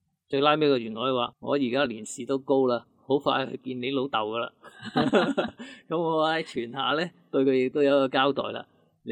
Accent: China; 即系我哋中国人咧历来咧就即系崇尚儒学，吸纳埋佛家咧

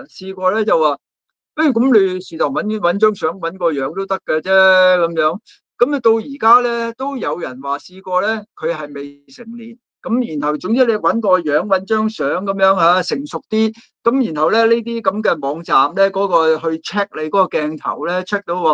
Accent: Hong Kong; 作为香港人嚟讲，我喺香港长大嘅。

